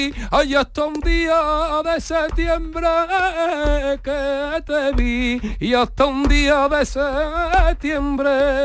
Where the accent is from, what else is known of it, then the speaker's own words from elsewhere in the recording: Hinojos, Andalusia, Spain; junio estoy en mi pueblo, en el Corpus. Creo que es 5 de junio en Hinojo.